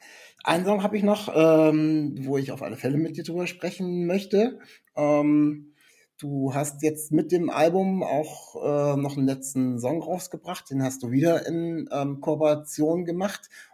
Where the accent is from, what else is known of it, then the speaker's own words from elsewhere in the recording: Bremen, Germany; Kommt ihr irgendwie Richtung Bremen? Das frage ich immer, weil ich bin aus der Gegend.